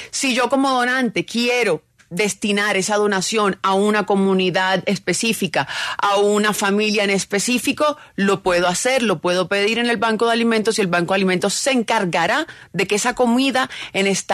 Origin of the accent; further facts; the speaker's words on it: Montería, Córdoba, Colombia; born there; Yo nací en Montería, Córdoba.